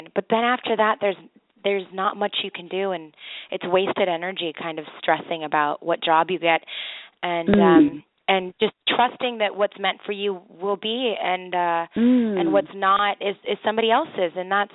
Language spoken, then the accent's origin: English; Los Angeles, California, United States; I grew up in Los Angeles, so I actually didn't want to have anything to do with the entertainment industry